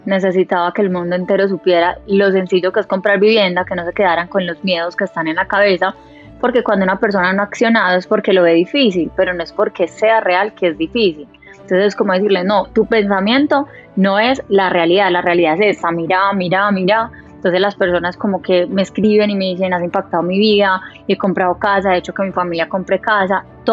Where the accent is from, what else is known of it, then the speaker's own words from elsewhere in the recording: Granada, Antioquia, Colombia; born there; Porque yo nací en Granada, Antioquia. Es un pueblo al oriente de Antioquia, a 1 hora y media de Medellín.